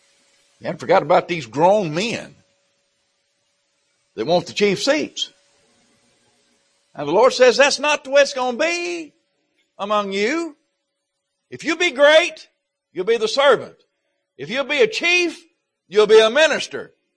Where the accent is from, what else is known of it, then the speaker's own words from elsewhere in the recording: the South, United States; I'm American by birth, Southern by the grace of God.